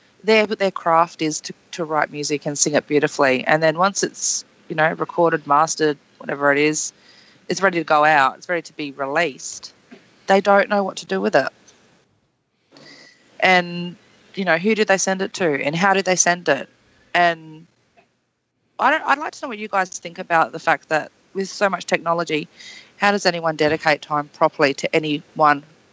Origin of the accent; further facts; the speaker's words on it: Adelaide, South Australia, Australia; I am from Adelaide, and to be honest, if you don't have a month there, you just don't have enough time to see everyone